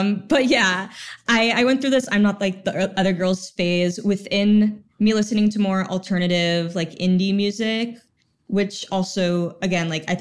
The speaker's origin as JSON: {"language": "English", "town": "Mazomanie", "region": "Wisconsin", "country": "United States", "tie": "born or raised there", "said": "Mazomany."}